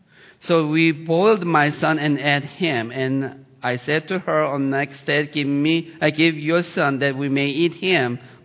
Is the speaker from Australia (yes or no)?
no; Sweden; moved away as an adult; now in United States; Many of you know that, already know that I immigrated from Sweden, May 16th. 1981.